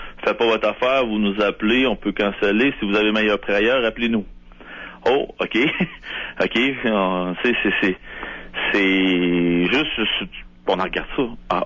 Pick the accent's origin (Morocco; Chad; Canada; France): Canada; Quebec City, Quebec; Bon, je viens de Québec, moi, dans votre secteur, dans le Québec, je veux dire.